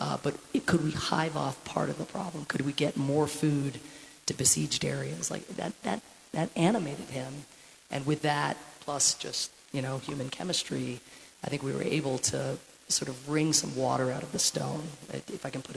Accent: Ireland; sometimes I'd have to cool off, being Irish, you know, for a day or two

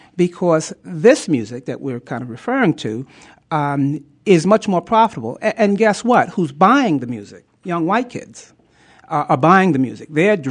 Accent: New York City, New York, United States; You know, I grew up in New York City. Grew up very poor in New York City.

